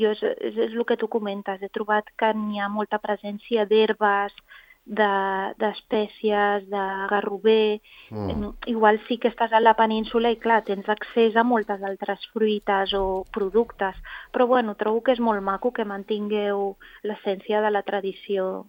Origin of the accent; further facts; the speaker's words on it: Barcelona, Catalonia, Spain; Jo sóc de Barcelona, però fa anys que casa meva i els meus pares estan a un poble molt petit, a prop de Girona, que es diu Madremanya.